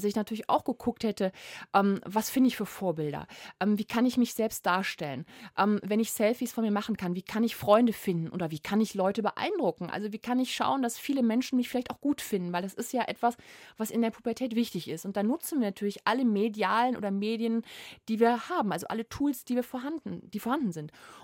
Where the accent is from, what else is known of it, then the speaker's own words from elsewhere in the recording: Essen, North Rhine-Westphalia, Germany; Ich bin in Essen groß geworden, also mitten im Ruhrgebiet.